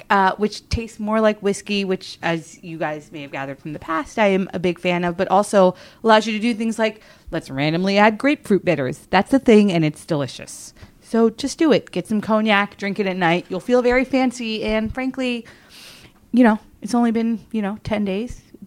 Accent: New York, United States; I'm from New York, so.

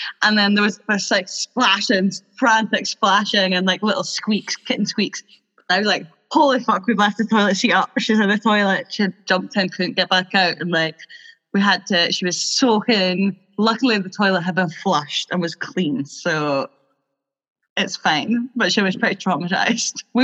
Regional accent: Aberdeen, Scotland, United Kingdom; I'm a good friend of Nathan's. I've been on the podcast a couple of times before, and I'm a poet from Aberdeen.

